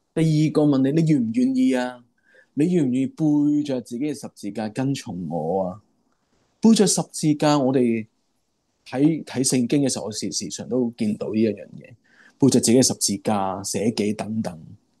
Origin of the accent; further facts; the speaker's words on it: China; 如果我哋中国人话斋，佢真系孭住个棺材去开布道会